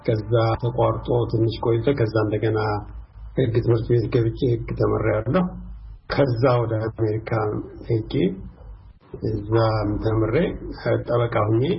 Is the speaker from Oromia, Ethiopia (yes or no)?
no; Mekelle, Tigray, Ethiopia; first language Tigrinya; Amharic is a second language; የትግራይ ልጅ መሆን ጊቭን ነው፣ የታወቀ ነው። ምክንያቱም ትግርኛ እየተናገርክ ነው የምታድገው፣ ትግርኛ ማህበረሰብ ውስጥ ነው ያለው፣ ያው መቀሌ ማለት ነው። ግን ትምህርት ቤት ሄደህ አማርኛ ትማራለህ፣ እንግሊዝኛ ትማራለህ፣ በአማርኛ ታወራለህ ትምህርት ቤት።